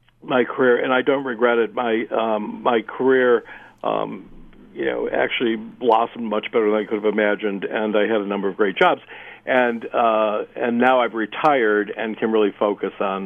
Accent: Cleveland, Ohio, United States; I grew up in Cleveland, and we actually had more theaters per capita, allegedly, than New York City.

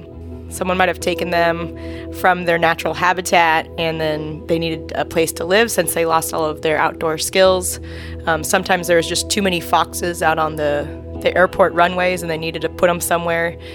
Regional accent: Fairbanks, Alaska, United States; We grew up here in Fairbanks in the interior of Alaska.

